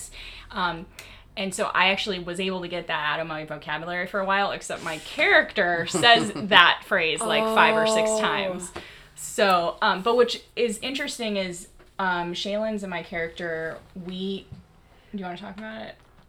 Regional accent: Texas, United States; Well, I'm originally from Texas, and I give y'all permission.

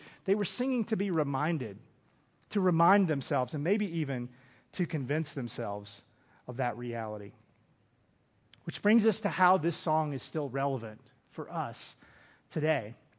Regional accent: the South, United States; Growing up in the South, we always just counted rainfall.

